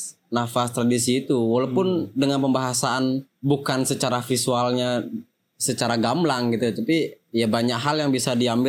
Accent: Bali, Indonesia; also born or lived in Yogyakarta; saya merantau kuliah seni rupa di Jogja, ada satu kata yang saya suka, bahwa aku tidak perlu bilang bahwa aku tuh orang Bali, karena ketika aku bernafas, orang udah tahu aku udah orang Bali.

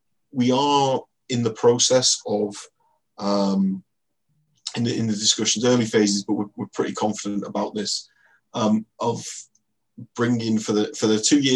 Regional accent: St Helens, North West England, United Kingdom; So I grew up in St. Helens playing rugby league

